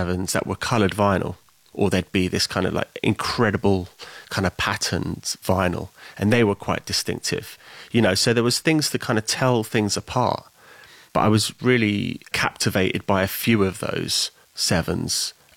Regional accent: Archway, London, United Kingdom; I grew up in Archway, and we kind of lived in a couple of rooms in what later became the full family home.

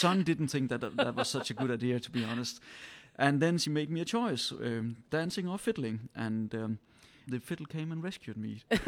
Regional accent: Southern Denmark, Denmark; I'm from Fyn, the central island in Denmark, from the southern part.

